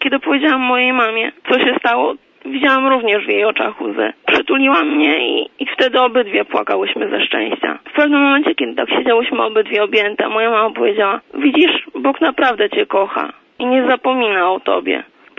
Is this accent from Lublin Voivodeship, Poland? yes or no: yes; Lublin, Lublin Voivodeship, Poland; mam 20 lat, jestem z Lublina, studiuję na pierwszym roku pedagogiki.